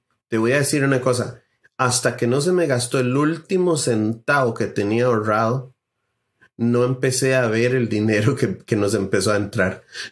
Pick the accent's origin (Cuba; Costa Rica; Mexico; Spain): Costa Rica; moved away as an adult; Y vengo de otro país, vengo de Costa Rica. Nosotros somos originalmente de Costa Rica, mi esposa y yo, y mi hijo nació en Costa Rica.